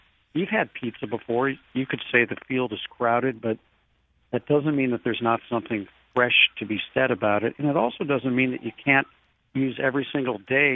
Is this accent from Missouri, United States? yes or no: yes; St. Louis, Missouri, United States; maybe today's parks are what the parking lots were when I was growing up in St. Louis.